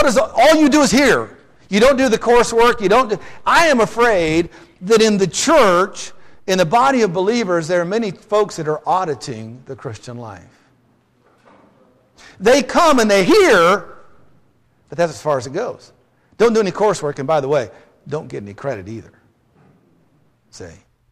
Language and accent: English; Twin Falls, Idaho, United States; We live in the South. Now, I was raised in the West, in Twin Falls, Idaho.